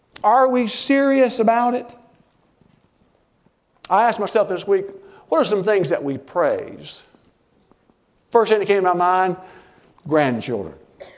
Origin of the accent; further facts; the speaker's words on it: United States; I'm American through and through.